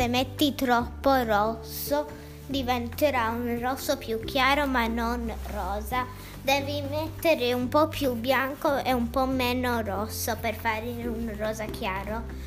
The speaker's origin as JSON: {"language": "Italian", "town": "Cork", "region": "Munster", "country": "Ireland", "said": "Di Irlanda, Cork."}